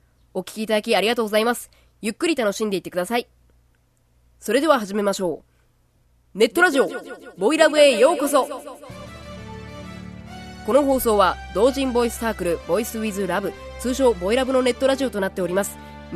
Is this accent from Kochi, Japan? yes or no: yes; Kochi, Japan; 16歳の女子高生で、誕生日は3月29日、高知県出身です。